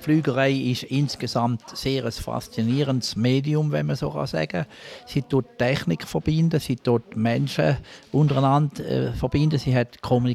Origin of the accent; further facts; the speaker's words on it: Hallau, Schaffhausen, Switzerland; ich habe eigentlich früher im Dorf, wo ich aufgewachsen bin, Hallau